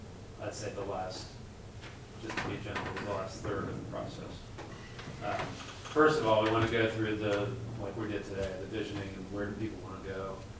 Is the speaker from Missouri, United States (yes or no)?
no; West Virginia, United States; I mean, I come from the Wild West, where we don't have zoning in 85% of West Virginia.